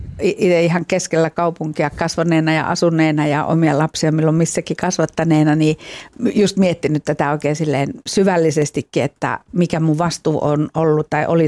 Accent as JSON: {"language": "Finnish", "region": "Lapland", "country": "Finland", "tie": "born or raised there", "said": "Itse olen Lapista kotoisin"}